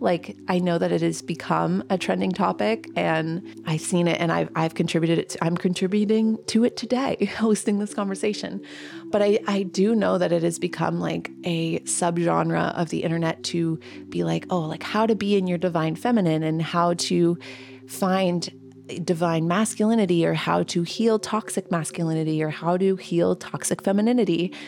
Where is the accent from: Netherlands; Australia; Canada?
Canada; growing up, I had to learn French Canadian because I am a Canadian, and I learned some French. I'm not very good at it